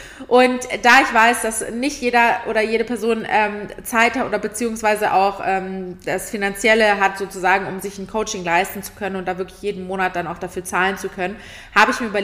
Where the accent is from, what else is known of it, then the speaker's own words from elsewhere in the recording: Munich, Bavaria, Germany; now in Berlin, Germany; ich komme ja aus München